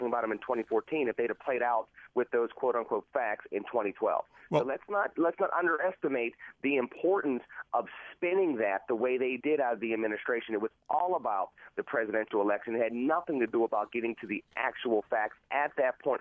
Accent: United States; we as an American people collectively have bought into this.

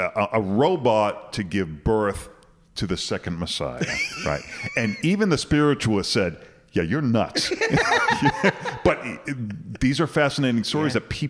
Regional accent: Boston, Massachusetts, United States; my thing is the Revolutionary War period, because I grew up in Boston. So it was all around me.

